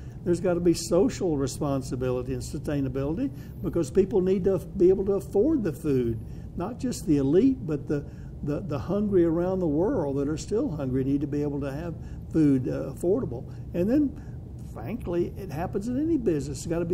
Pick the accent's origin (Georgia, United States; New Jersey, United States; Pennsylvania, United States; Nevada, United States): Georgia, United States; You may know I'm from Georgia, and I know a little bit about cotton.